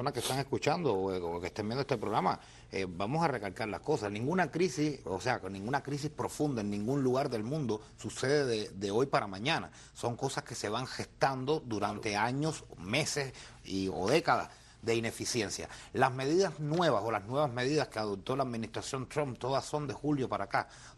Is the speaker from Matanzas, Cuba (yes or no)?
yes; Matanzas, Cuba; yo soy de Matanzas, en las provincias se siente menos